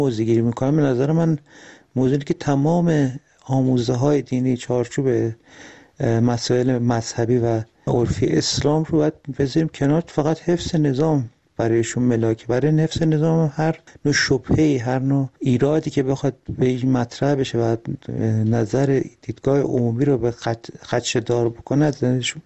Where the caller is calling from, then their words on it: Tehran, Tehran Province, Iran; از تهران هستم، درود بر شما.